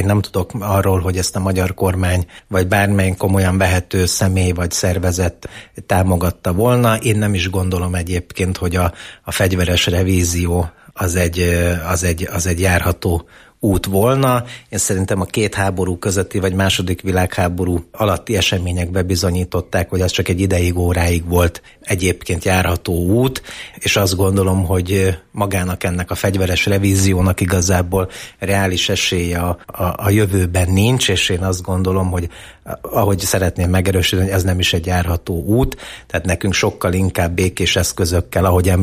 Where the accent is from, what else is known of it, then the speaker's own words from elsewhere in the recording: Nógrád, Hungary; Én egyébként Nógrád vármegyéből származom